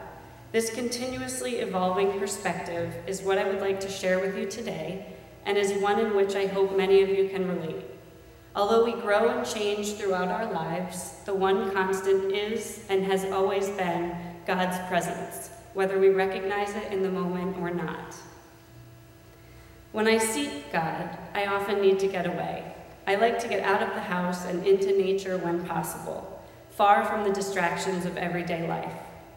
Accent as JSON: {"language": "English", "town": "East Woodstock", "region": "Connecticut", "country": "United States", "tie": "born or raised there", "said": "I was raised in the East Woodstock Congregational Church in the quiet corner of northeastern Connecticut."}